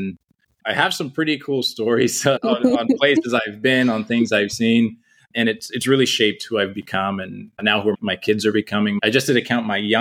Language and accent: English; Canada; from Goverland, Canada.